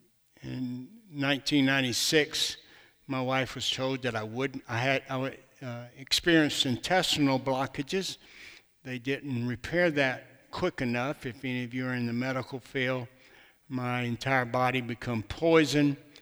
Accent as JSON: {"language": "English", "region": "Alabama", "country": "United States", "said": "I'm from Lower Alabama. So I might not talk just right. I may sound like Forrest Gump sometime. So forgive me for that, but I am a poor, poor country boy that Jesus saved."}